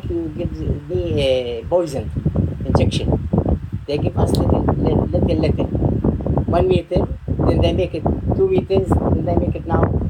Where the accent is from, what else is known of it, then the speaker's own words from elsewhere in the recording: Abu Dis, West Bank, Palestine; English is a second language; used to take us 10 minutes to reach Abu Dis, my village. I'm from Abu Dis.